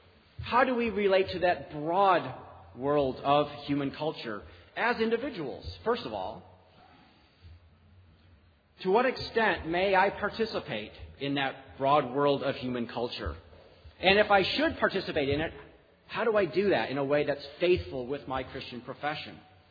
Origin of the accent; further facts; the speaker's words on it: Chicago, Illinois, United States; even though I grew up in the Chicago area, we would come out and spend about 2 weeks every summer up in Wolfboro